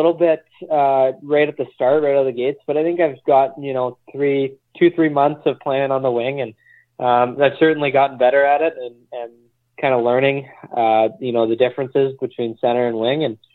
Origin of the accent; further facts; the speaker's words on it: Winnipeg, Manitoba, Canada; I call Winnipeg, Manitoba, my hometown. Great city up in South Manitoba, and that's where I've been ever since.